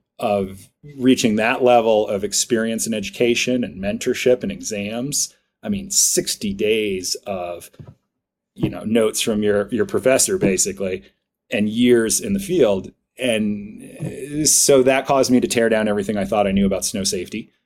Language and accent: English; Vermont, United States; now in Crested Butte, United States; And let's see, as a kid, I grew up in Vermont and I was really into Nordic ski racing